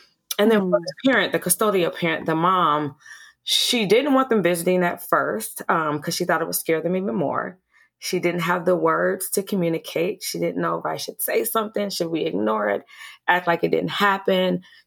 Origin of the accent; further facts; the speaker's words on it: Minneapolis, Minnesota, United States; I am from South Minneapolis, so an urban community with lots of strengths.